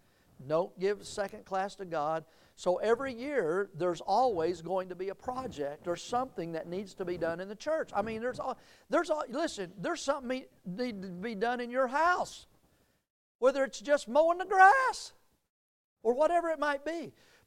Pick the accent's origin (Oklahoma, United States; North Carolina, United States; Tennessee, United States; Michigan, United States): Tennessee, United States; Soddy Daisy; I have to use my fingers because I grew up in Soddy Daisy, Tennessee.